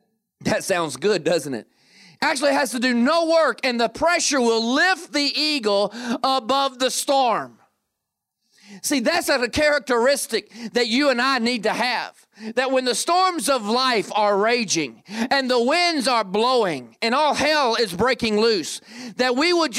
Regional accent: Atlanta, Georgia, United States; also born or lived in Kentucky; Or you drive down in the country roads where I grew up in Atlanta and in Kentucky

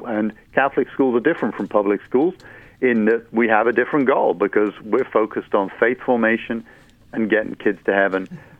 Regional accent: England, United Kingdom; now in United States; I'm from England, by the way, where it's different, but now a citizen of the United States.

